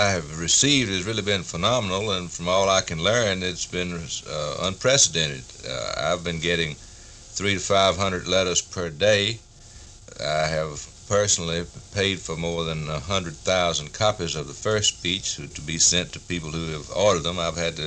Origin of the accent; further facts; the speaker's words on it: Montgomery, Alabama, United States; my hometown is Montgomery, and it was my people and my family and others that were being subjected to this sort of hooliganism.